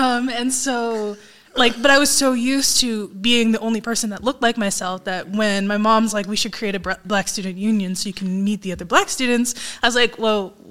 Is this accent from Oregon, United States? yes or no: yes; Tigard, Oregon, United States; because I grew up in Tigard